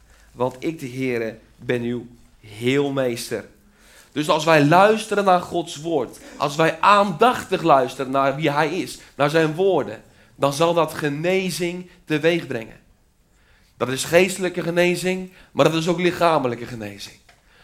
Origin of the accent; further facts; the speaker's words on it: Spakenburg, Utrecht, Netherlands; Spakenburg. Dat is de plaats waar ik vandaan kom.